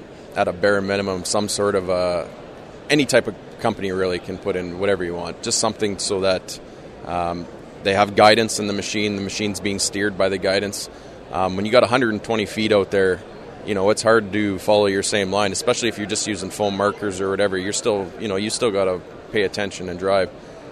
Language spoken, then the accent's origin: English; Western Canada, Canada; I'm from Western Canada, and we do a lot of wheat and canola and you know, shorter crops.